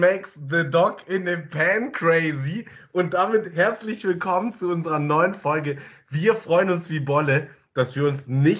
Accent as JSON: {"language": "German", "region": "Hamburg", "country": "Germany", "said": "also klar, als Hamburger"}